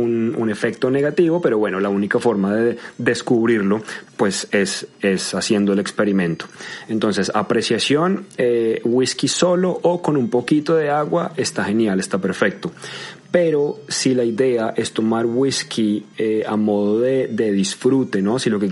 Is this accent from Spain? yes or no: no; Colombia; creo que ya se habrán dado cuenta que soy colombiano. En mi país, la forma en la que todo el mundo toma whisky es con hielo.